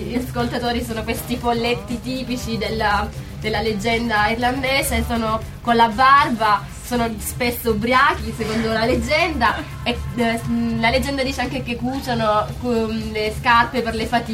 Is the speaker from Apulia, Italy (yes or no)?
yes; Apulia, Italy; Non mi convince da buona salentina quale sono.